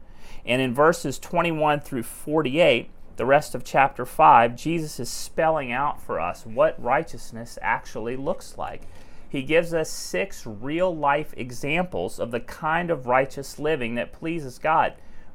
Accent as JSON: {"language": "English", "country": "United States", "said": "In my home country, the U.S., the murder rate actually increased by 20%."}